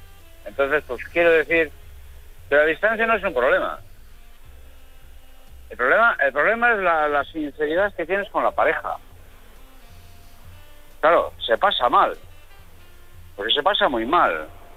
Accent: Galicia, Spain; accent: Galician; now in Álava, Spain; Yo soy gallego. Se nota en el acento, ¿no?

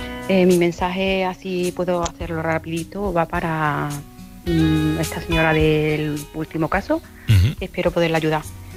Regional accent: Córdoba, Andalusia, Spain; now in Vigo, Spain; desde Vigo. Soy cordobesa.

